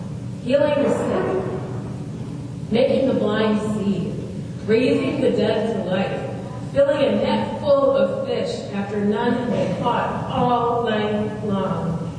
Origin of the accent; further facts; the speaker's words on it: United States; As an American traveling to Kenya, I had bought a plane ticket.